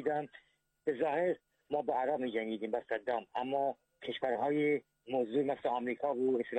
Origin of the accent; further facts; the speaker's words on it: Iran; ما ایرانی هستیم